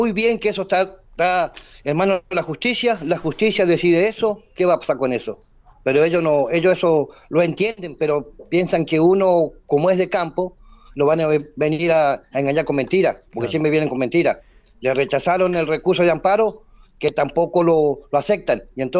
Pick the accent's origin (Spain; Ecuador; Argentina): Argentina; Foyel, Río Negro; Nosotros somos vecinos bastante grandes acá allá, nacido y criado acá en Foyel.